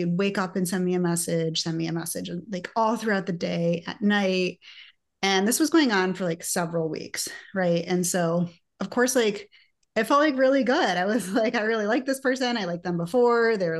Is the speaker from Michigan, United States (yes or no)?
yes; Michigan, United States; also born or lived in China; now in Chicago, United States; I originally grew up in Michigan. After Michigan, I lived in China for 2 years. And then I've been in the Chicago area since 2005.